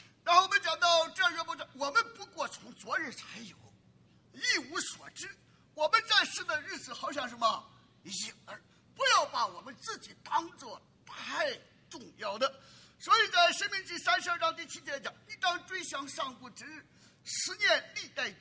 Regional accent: China; now in United States; 过去我在中国大陆长大，对中国大陆宣教

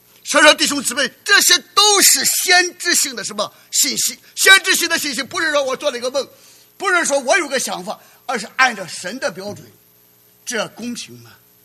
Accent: China; 那我们中国人往往讲，天堂近了，赶紧进天堂吧。

